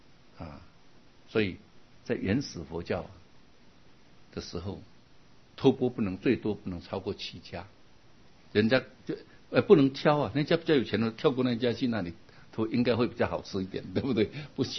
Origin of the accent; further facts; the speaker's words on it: China; 所以戒律传到我们中国，我们中国人啊的生活习俗、气候等等跟印度就不一样啊。